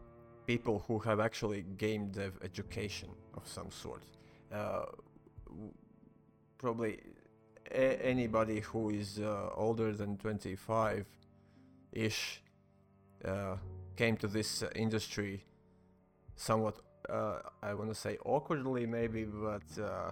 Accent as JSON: {"language": "English", "country": "Latvia", "second_language": "English", "said": "You are from Lithuania, I'm from Latvia, and we are Northern Europe countries, small ones."}